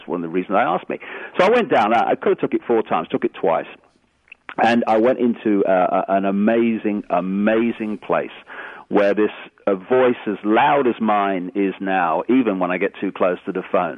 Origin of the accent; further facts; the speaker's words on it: Leicester, East Midlands, United Kingdom; compared with … from Leicester, and this is my body, and this is what I look like, and this is who I am, you know.